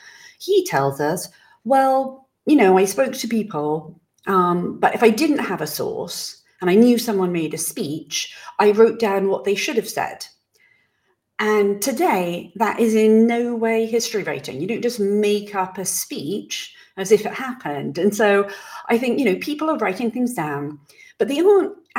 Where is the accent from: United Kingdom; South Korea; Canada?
United Kingdom; England; I'm from England.